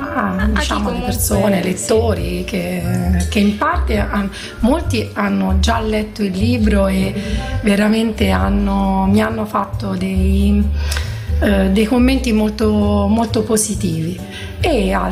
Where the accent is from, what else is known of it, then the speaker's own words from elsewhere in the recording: Gualdo Tadino, Umbria, Italy; now in Naples, Italy; l'ho scritto a Gualdo, quindi nel mio paese, guardando le mie montagne, però parla di una città, Napoli, che mi ospita, mi ha accolto con profondo affetto da 3 anni